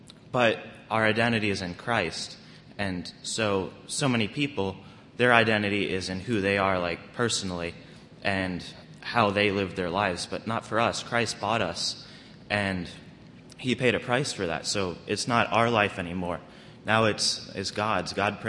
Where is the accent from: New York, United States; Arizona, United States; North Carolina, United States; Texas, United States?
North Carolina, United States; I'm 15, and I'm from North Carolina.